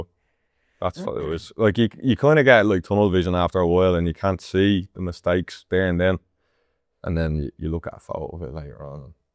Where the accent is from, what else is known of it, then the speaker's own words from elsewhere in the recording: Ireland; Yeah, probably. Yeah, I'd be proud of being Irish.